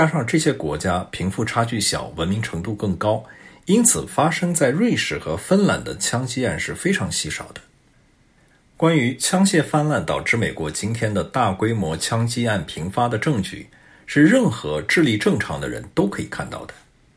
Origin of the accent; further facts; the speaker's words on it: Canada; Chinese is a second language; 我是加拿大人，在加拿大我们有一句谚语